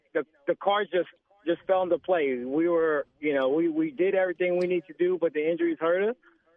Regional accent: California, United States; First off, I want to say I've been born and raised in the Bay Area

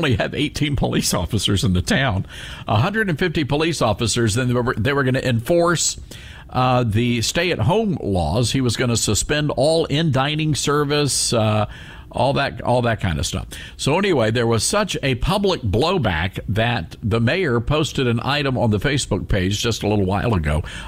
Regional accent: Memphis, Tennessee, United States; now in New York City, United States; even though I'm living in New York City now, I'm from Memphis, and I recently purchased KWAM, the news talk radio station.

